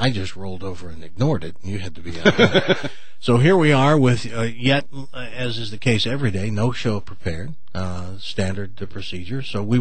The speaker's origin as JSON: {"language": "English", "region": "the South", "country": "United States", "said": "And I am from the South, and I have been in places and watched old guys sitting around."}